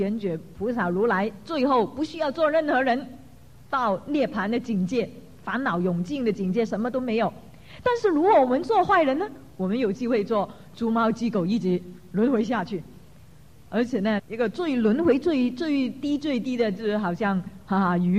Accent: China; 我们中国人

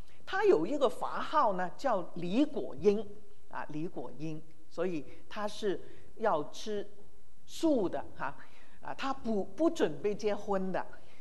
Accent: Hong Kong; born there; 他们逃难来到香港那么我们就在香港出生

